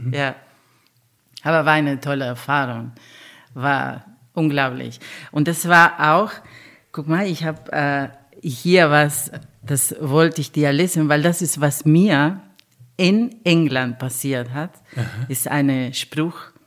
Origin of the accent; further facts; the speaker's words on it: Buenos Aires, Argentina; German is a second language; now in Germany; Und wenn ich Tango singe, ich bin wieder zurück in meine Heimatland.